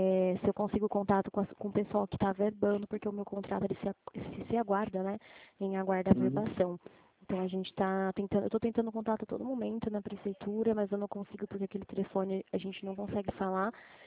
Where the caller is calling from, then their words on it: São Paulo, Brazil; Eu falo de São Paulo, eu sou do consignado aqui de São Paulo